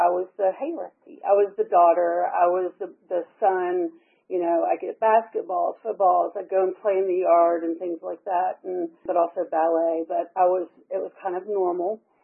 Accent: Atlanta, Georgia, United States; born there; I was born here in Atlanta, 76.

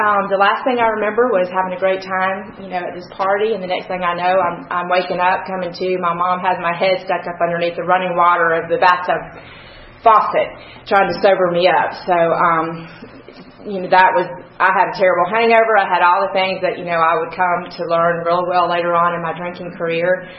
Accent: Pensacola, Florida, United States; born there; I was born in 1967 in Pensacola, Florida, to a teenage mother.

